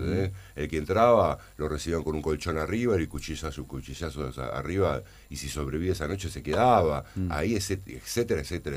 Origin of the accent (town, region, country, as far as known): Argentina